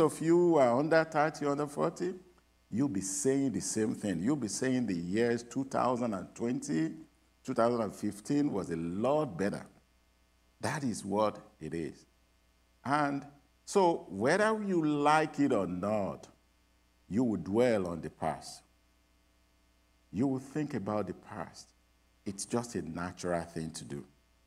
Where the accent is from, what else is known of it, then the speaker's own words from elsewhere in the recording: Nigeria; I grew up in Nigeria